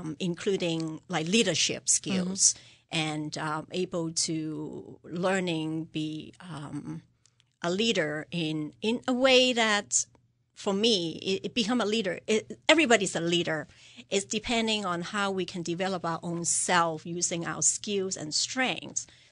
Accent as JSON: {"language": "English", "country": "Hong Kong", "tie": "born or raised there", "said": "I grew up in Hong Kong."}